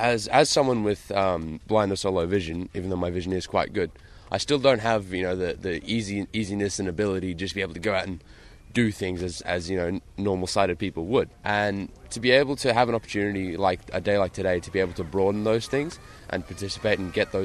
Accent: Newcastle, New South Wales, Australia; I'm from Newcastle and I'm 16.

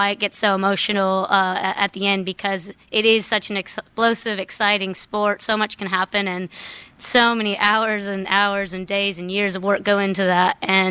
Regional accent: Minnesota, United States; I was actually back in my home state in the U.S. of Minnesota

